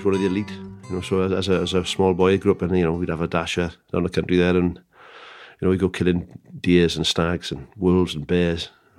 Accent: Ukraine; I was a small child growing up in the Ukraine area of what was then the Soviet Union.

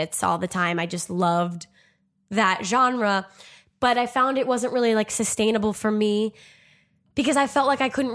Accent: New Jersey, United States; Because first of all, I'm from New Jersey.

